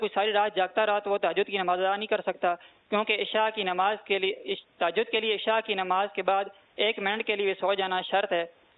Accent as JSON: {"language": "Urdu", "town": "Attock", "region": "Punjab", "country": "Pakistan", "said": "میرا تعلق اٹک شہر سے ہے اور میں جامعۃ المدینہ فیضان اتار اٹک میں سکس ایئر کا طالب علم."}